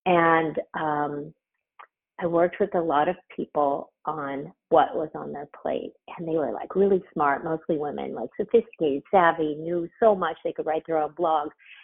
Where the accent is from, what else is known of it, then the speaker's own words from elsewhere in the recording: Los Angeles, California, United States; I was born and raised in LA in California, you know, so that says a lot right there, right?